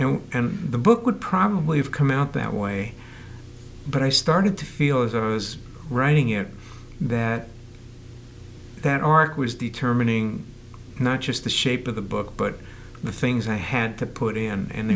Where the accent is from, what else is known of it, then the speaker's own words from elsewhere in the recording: New York, United States; Now, I wrote a memoir about growing up in New York